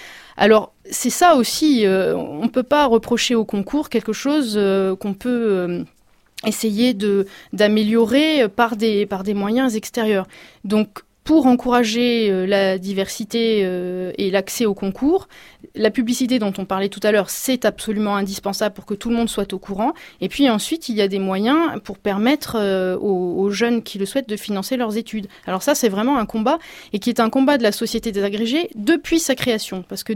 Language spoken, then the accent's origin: French; Hauts-de-France, France; accent: Picard; Picarde. Vous avez un accent. Malheureusement, l'accent picard n'est pas considéré comme très élégant par les Parisiens. Bon, on a fait la remarque en prépa, j'ai essayé de m'améliorer.